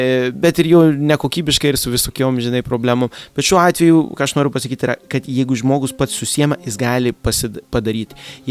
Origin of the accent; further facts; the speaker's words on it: Colombia; now in Lithuania; aš augau Kolumbijoje su tokia dviguba tapatybė. Žinai, vat, dėdukai sakė, tu esi lietuvis. Jo, ir Kolumbijoje įsivaizduok